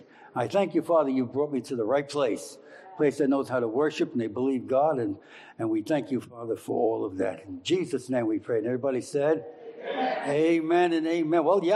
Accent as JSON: {"language": "English", "town": "New York City", "region": "New York", "country": "United States", "tie": "born or raised there", "also_born_or_lived": "New Jersey", "lives_now": "Queensbury, United States", "said": "You know, I grew up in New York City, and then I moved to New Jersey, and now I'm up here in Queensbury, New York, with Suzanne."}